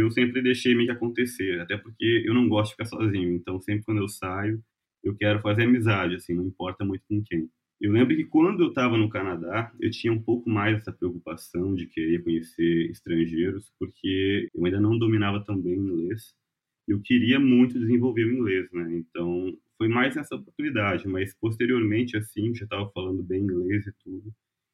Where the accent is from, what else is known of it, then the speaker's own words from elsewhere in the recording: Rio Grande do Sul, Brazil; now in São Paulo, Brazil; eu não nasci no Rio Grande do Sul, mas fui criado no Rio Grande do Sul. E o meu pai e a minha mãe são de fora também. Meu pai é paulista, a minha mãe é carioca, né? E eu vivo no Rio Grande do Sul praticamente desde a minha infância, assim.